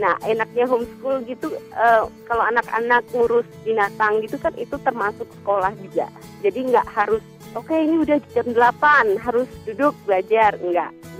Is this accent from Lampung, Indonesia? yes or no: no; Semarang, Central Java, Indonesia; Saya dari Semarang.